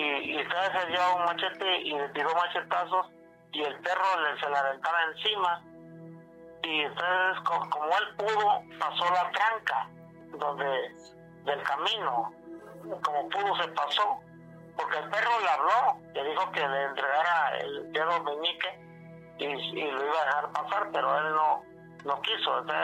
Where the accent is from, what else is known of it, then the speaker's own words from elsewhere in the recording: Tlaxcala, Mexico; El mismo pueblo de Tlaxcala. Uh-huh. Se queda allá en Telolopa, rumbo a Pascua de Cantrejón, que sí. Queda mi pueblo.